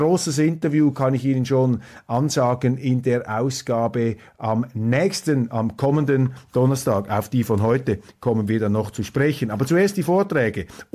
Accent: Switzerland; Darum sind wir Schweizer ja auch so entsetzt über den Umgang, also ich bin es vor allem, über den Umgang mit der Opposition in Deutschland.

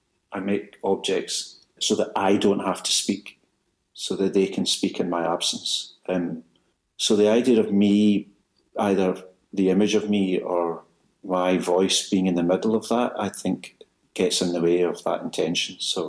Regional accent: Glasgow, Scotland, United Kingdom; I guess I'm a product of Glasgow. My sense of humour, my kind of attitude is very Glaswegian.

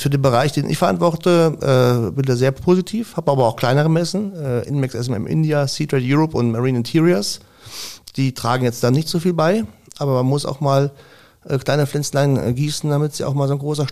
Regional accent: Rhineland, Germany; born there; als gebürtiger Rheinländer

